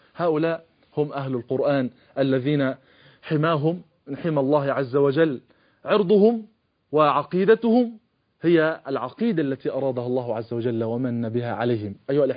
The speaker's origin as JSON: {"language": "Arabic", "country": "Egypt", "said": "نحن كمصريين كعرب كمسلمين"}